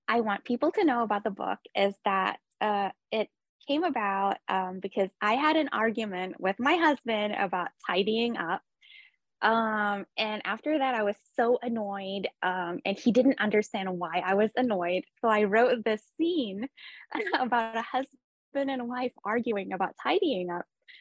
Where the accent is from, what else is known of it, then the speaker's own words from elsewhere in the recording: Singapore; now in Jakarta, Indonesia; So I'm here in Jakarta, Indonesia. But I moved around a lot as a kid. I grew up in Singapore and did my undergrad in California and then my master's in Oxford.